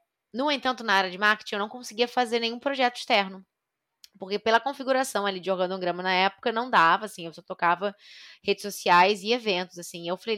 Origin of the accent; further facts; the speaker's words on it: Rio de Janeiro, Brazil; sou libriana, tenho 26 anos, eu sou carioca do Rio, zona norte do Rio.